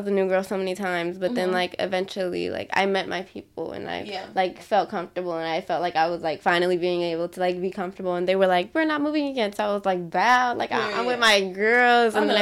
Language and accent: English; Guam; my dad was Black, my mom's Filipino, but we're from Guam, so, like, that's a whole, those are two different cultures, you know what I mean?